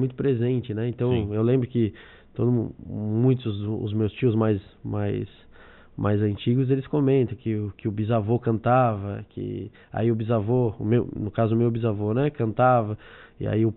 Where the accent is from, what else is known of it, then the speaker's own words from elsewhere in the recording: Caxias do Sul, Rio Grande do Sul, Brazil; now in São Paulo, Brazil; Sou natural da Serra Gaúcha, Caxias do Sul.